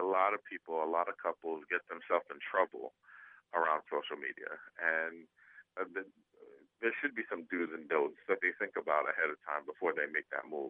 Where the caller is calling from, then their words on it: Hawaii, United States; Yes, I am. I'm calling from Hawaii.